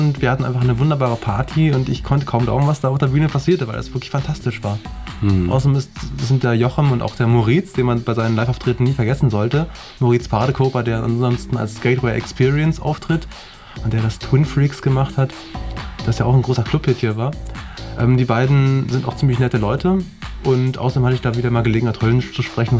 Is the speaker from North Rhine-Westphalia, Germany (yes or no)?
no; Soltau, Lower Saxony, Germany; also born or lived in Geesthacht; now in Berlin, Germany; Geboren in Geesthacht, was trotz des Namens nicht in Holland liegt, sondern am Nordufer der Elbe. Aufgewachsen und so weiter in Soltau. in der Lüneburger Heide und dann vor 7 Jahren nach Berlin gekommen.